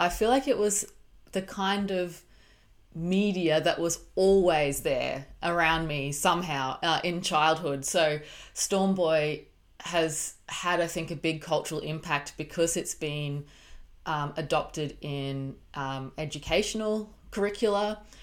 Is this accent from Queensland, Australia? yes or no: yes; Queensland, Australia; growing up in North Queensland is where I grew up.